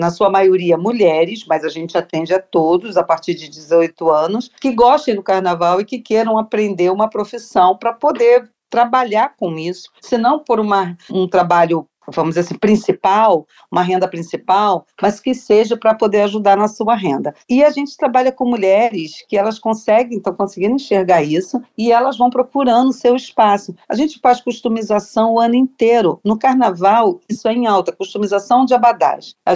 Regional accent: Rio de Janeiro, Brazil; born there; nasci no Morro da Mangueira, sempre desfilei

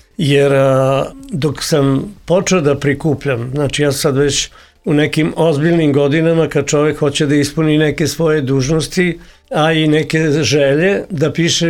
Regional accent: Veliko Gradište, Braničevo District, Serbia; also born or lived in Belgrade; ja sam odrastao u Velikom Gradištu, dakle moja majka, rodio se u Beogradu kao mnoga deca tada u bolnici, ali prvi put sam ugledao nebo stvarno iznad Velikog Gradišta

